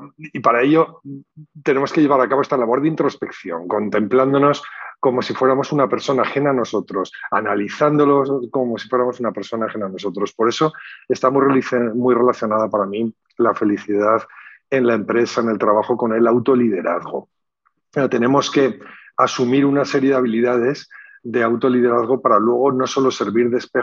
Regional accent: La Rioja, Spain; Yo soy riojano y allí decimos que el mejor vino es el compartido.

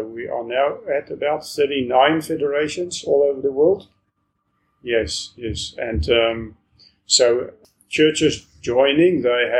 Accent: South Africa; I'm from South Africa, the neighboring country from Namibia. I'm ministering as a pastor in Pretoria, the capital city, and I'm a member of the Free Reformed Churches in South Africa.

